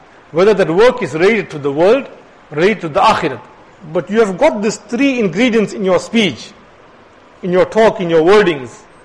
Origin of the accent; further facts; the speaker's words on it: India; Now, you find some Indians, right? We're all Indian Muslims.